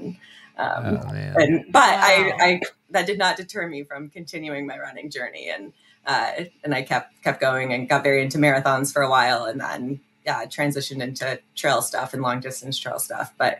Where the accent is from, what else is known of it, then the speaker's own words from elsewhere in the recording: Vermont, United States; also born or lived in Washington, D.C.; I'm from Vermont. I lived in DC for about 4 years, and I've been in Oregon since 2013.